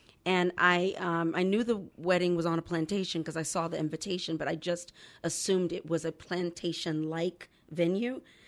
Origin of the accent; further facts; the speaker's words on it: the South, United States; now in California, United States; I've been living in California for 20 years, and I have remarked that, I grew up in the South.